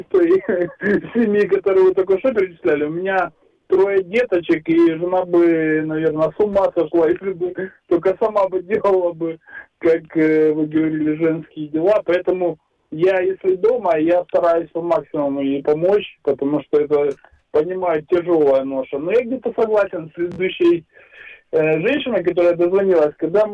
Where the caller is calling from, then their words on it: Kramatorsk, Donetsk Oblast, Ukraine; Краматорск.